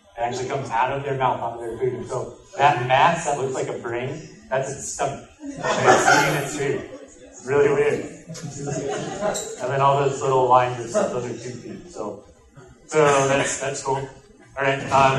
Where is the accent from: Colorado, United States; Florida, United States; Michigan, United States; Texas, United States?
Colorado, United States; Brighton; So first of all, guys, so yeah, I am from Colorado. I went to school I grew up in a town called Brighton, and went to school at Colorado State.